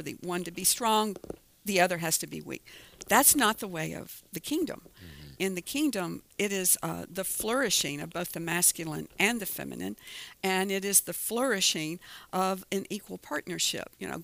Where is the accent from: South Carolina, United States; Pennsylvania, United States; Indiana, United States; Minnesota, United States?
South Carolina, United States; I grew up in South Carolina, and during the segregation era, yeah, I've got it all in my DNA.